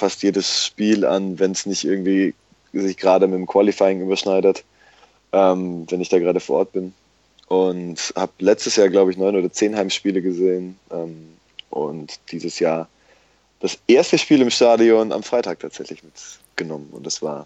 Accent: Urbach, Baden-Württemberg, Germany; ich komme ja aus dem Remstal und habe in Urbach mein Elternhaus

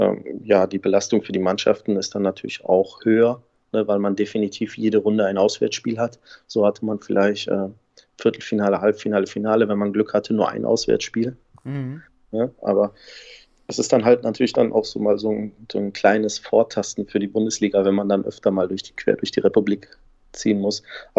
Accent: Stuttgart, Baden-Württemberg, Germany; born there; Stuttgart als Gastgeber ist natürlich eine super Stadt. Ist meine Geburtsstadt

